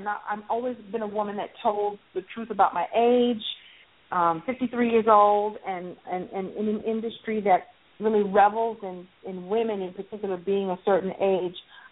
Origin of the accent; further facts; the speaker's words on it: Brooklyn, New York, United States; And so I'm a girl from Brooklyn who, you know, figured out early on what my gift was.